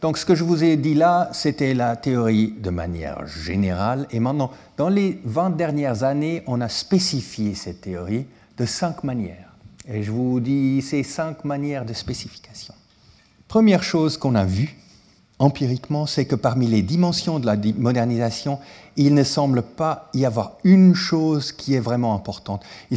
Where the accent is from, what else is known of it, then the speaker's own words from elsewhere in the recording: German-speaking Switzerland, Switzerland; Suisse alémanique, moi je suis suisse alémanique